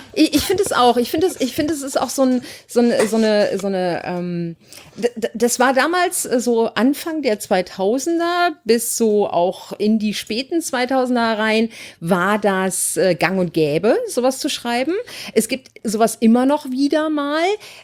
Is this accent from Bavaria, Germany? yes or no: no; North Rhine-Westphalia, Germany; Ich komme aus der Gegend